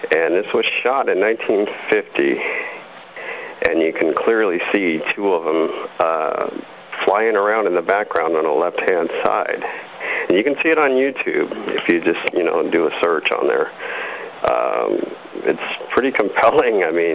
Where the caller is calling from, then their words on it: California, United States; From California.